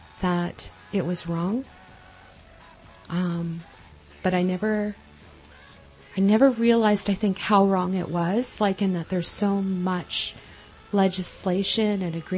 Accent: British Columbia, Canada; I'm growing up in British Columbia, we didn't grow up with treaty.

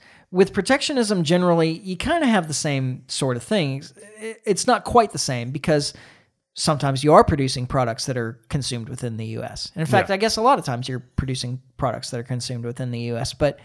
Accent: New Jersey, United States; born there; I was born in New Jersey. We don't like New Yorkers.

